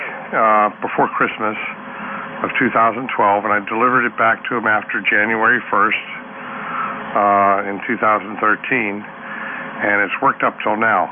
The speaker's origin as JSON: {"language": "English", "country": "Ireland", "said": "I was going to say, being Irish, I shouldn't say that."}